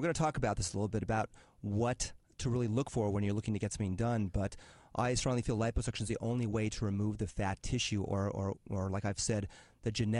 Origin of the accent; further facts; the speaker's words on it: Los Angeles, California, United States; I'm 46 years of age. I grew up in the Los Angeles area.